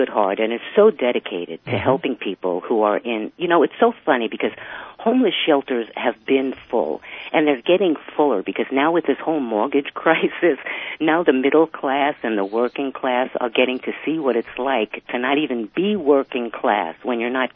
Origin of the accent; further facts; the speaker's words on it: Bronx, New York, United States; I grew up in the Bronx, and that's why I'm a little more, I tend to like to side with law enforcement.